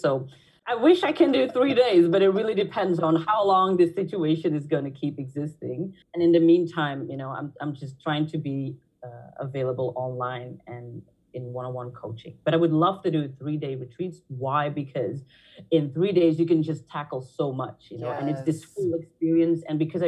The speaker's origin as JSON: {"language": "English", "country": "Belgium", "tie": "born or raised there", "lives_now": "Netherlands", "said": "I have a mixed background. I have a Nigerian father, a Belgian mother. But I grew up in Belgium, but I'm now living in the Netherlands. So I've been living here for 11 years because I studied here"}